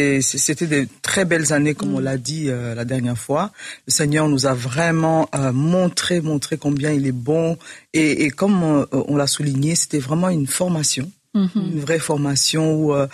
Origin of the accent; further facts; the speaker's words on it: Kinshasa, DR Congo; moi je venais de Kinshasa, du Congo, de Kinshasa